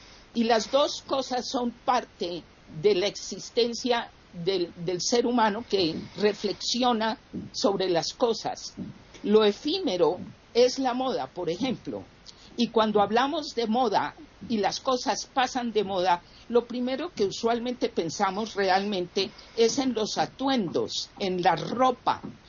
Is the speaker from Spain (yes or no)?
no; Colombia; aquí en mi país, en Colombia